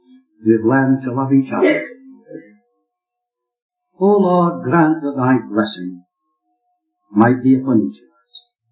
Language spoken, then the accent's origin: English; Kilmarnock, Scotland, United Kingdom; Because I come from Kilmarnock, many folks will speak to me about John Ritchie.